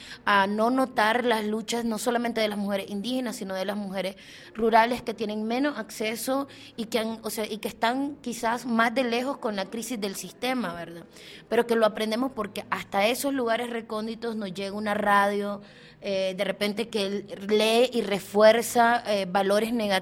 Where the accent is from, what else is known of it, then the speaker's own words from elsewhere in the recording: Nicaragua; vengo de Nicaragua, tengo un rato de estar trabajando en comunicación